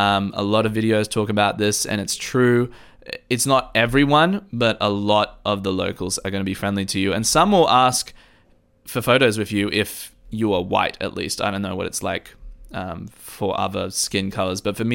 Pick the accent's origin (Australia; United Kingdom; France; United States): Australia; I come from Australia where the price is always the price